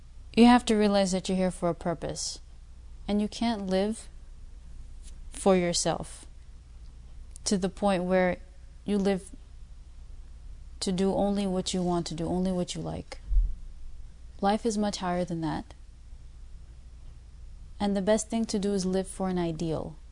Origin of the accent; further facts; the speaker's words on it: Pakistan; also born or lived in United States; I'm from Pakistan. I'm born in America.